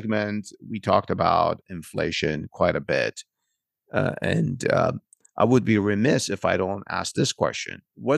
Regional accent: United States; especially being an American and I'm familiar with these sort of rates of inflation

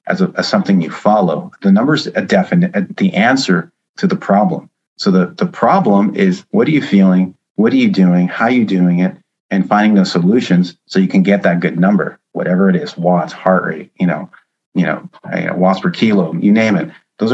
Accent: United States; just because of the you know, being American, being in national championships.

